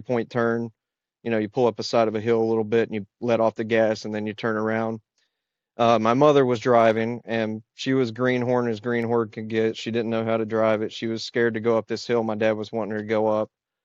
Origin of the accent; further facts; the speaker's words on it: Kentucky, United States; growing up in Eastern Kentucky, I, you know, there were a couple choices of what you could do.